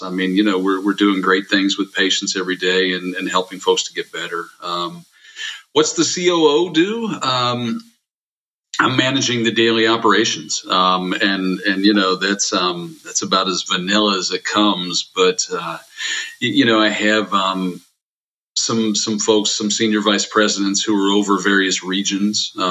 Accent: Morgantown, West Virginia, United States; now in Ohio, United States; I am from outside of Morgantown, West Virginia, originally. And grew up in West Virginia, went to WVU, graduated 3 times.

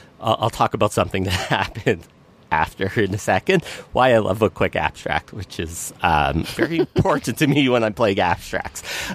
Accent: Canada; I'm just going to go by the Kickstarter page because it lists things in Canadian, because, hey, we're Canadian.

